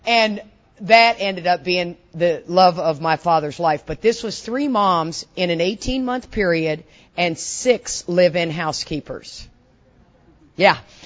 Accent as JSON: {"language": "English", "town": "Houston", "region": "Texas", "country": "United States", "tie": "born or raised there", "said": "And then we all get into outside issues because we're growing up in Houston and we're all drinking lots of Boone's Farm apple wine, right?"}